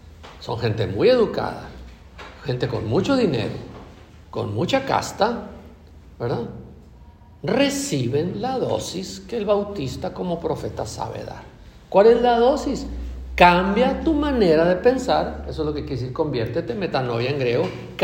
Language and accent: Spanish; Mexico; somos bautizados, somos cristianos y somos guadalupanos, somos mexicanos, soy católico, vengo de esta familia.